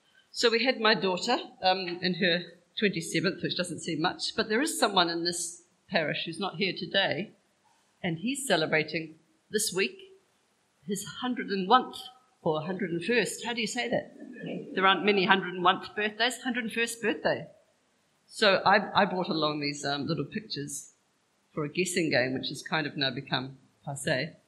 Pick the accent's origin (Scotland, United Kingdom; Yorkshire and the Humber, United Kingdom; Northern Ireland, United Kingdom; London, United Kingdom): Scotland, United Kingdom; because we are good Scottish Presbyterians.